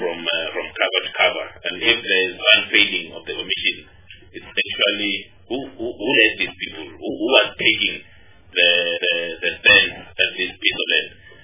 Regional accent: Melbourne, Victoria, Australia; you know, I'm from Melbourne, so what it means or what it implies, I don't know, mashallah.

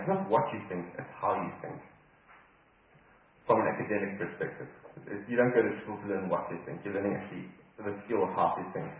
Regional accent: South Africa

